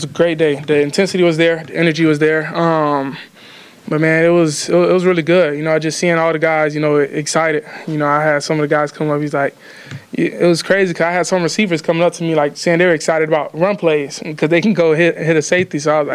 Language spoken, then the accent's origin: English; Florida, United States; Like, I'm from Florida. You know, I've been away for like 6 years.